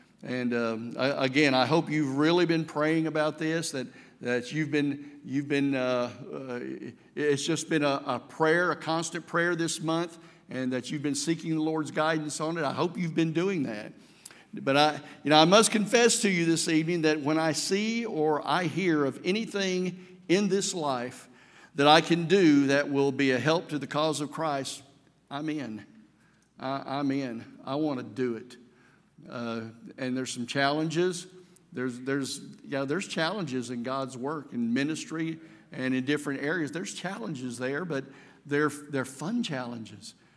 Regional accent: Arkansas, United States; I lived on an old farm in Cabot, Arkansas. I was born and raised in Arkansas.

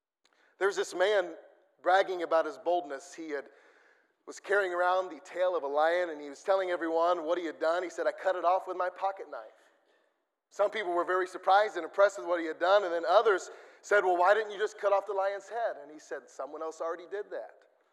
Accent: Missouri, United States; I grew up in Missouri. And in Missouri, there's about, I don't know, 75-80% Catholic and Lutheran.

